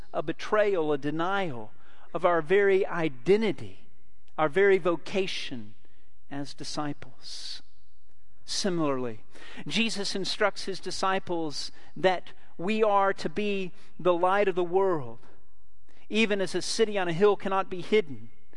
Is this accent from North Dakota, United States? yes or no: no; Hardscrabble, Texas, United States; born there; I was born in Hardscrabble, Texas, so these temperatures are nothing to me. We were a hardy lot.